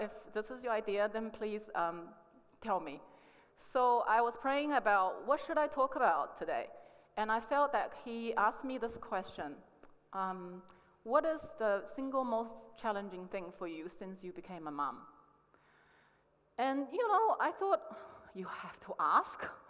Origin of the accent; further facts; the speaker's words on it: China; English is a second language; moved away as an adult; So I came from China. I've been living here for about 19 years.